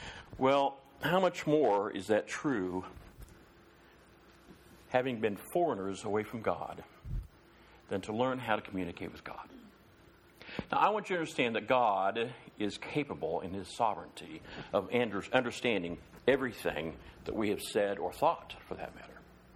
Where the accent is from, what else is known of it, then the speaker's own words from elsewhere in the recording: Iowa, United States; Now, when I was growing up in Iowa, we went to a small little Methodist church. It had to be small. The town was, we lived out in the country, but the town was 172 population.